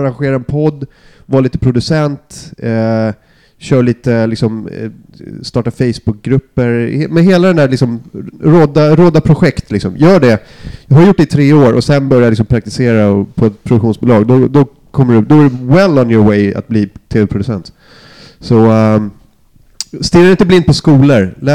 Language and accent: Swedish; Lidingö, Stockholm County, Sweden; also born or lived in Nynäshamn; Jag är från Nynäshamn från början. Och sen flyttade vi till Lidingö när jag var 13 typ. När jag gick i sjuan. Och sen växte jag upp där, kan man säga. Tills jag flyttade hemifrån. När jag var 18 eller någonting. Så Nynäs och Lidingö.